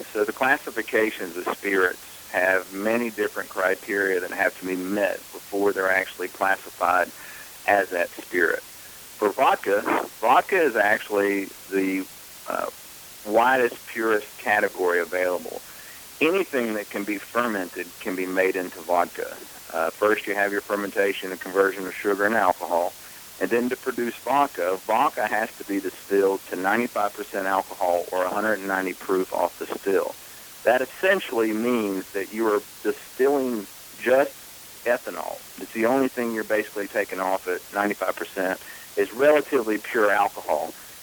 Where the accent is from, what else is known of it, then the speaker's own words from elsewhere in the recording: Reidsville, North Carolina, United States; I'm originally from Reidsville, North Carolina, which is just north of Greensboro. And as a boy, I used to eat muscadines off my neighbor's vine all the time by my grandma's house